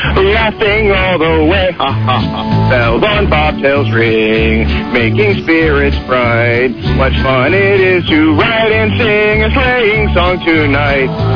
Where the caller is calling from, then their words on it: Malvern, Pennsylvania, United States; I'm in Malvern, Pennsylvania.